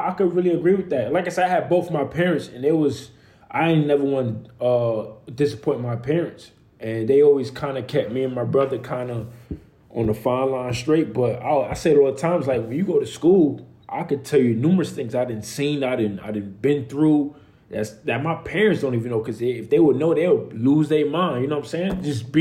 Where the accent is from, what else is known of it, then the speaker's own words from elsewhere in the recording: Bronx, New York, United States; So, I mean, I grew up in the Bronx from the time I was born up until I went to prep school.